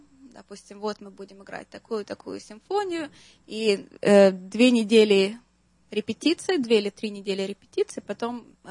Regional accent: Kyiv, Ukraine; moved away as an adult; now in Boston, United States; Приехала я из Киева, и абсолютно я не собиралась ехать в Америку. Я думала, что я останусь в Киеве, заведу семью

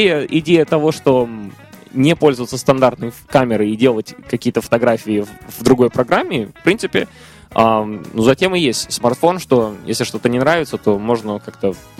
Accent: Saint Petersburg, Russia; Друзья, кто не знает, я вообще из Санкт-Петербурга, поэтому мне положено это знать.

